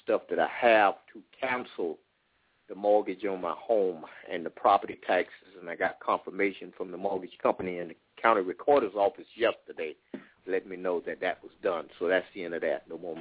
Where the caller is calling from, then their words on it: Jacksonville, Florida, United States; I'm from Jacksonville, Florida.